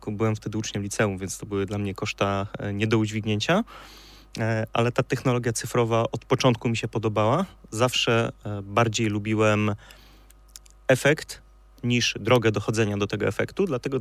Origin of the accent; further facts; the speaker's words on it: Jelenia Góra, Lower Silesian Voivodeship, Poland; Ja się w górach wychowałem, jako że pochodzę z Jeleniej Góry, mieszkałem pod Karkonoszami, widziałem te góry od urodzenia z okna.